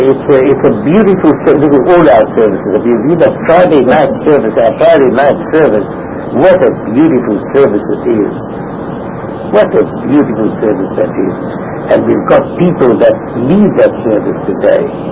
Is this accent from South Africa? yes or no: yes; South Africa; we come from the same country. He comes from North Africa, I come from South Africa.